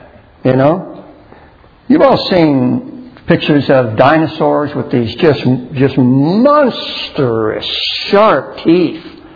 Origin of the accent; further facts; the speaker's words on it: San Antonio, Texas, United States; I grew up in San Antonio, Texas, and we used to chase armadillos.